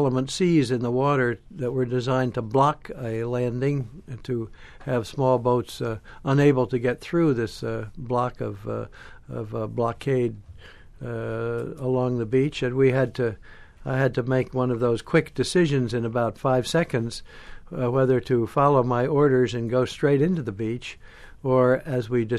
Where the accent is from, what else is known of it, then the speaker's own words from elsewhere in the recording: Montclair, New Jersey, United States; also born or lived in Illinois; No, I was born in Illinois, but at the age of two, my family moved to New Jersey, and I grew up in Montclair, New Jersey, went to public schools there and to high school there.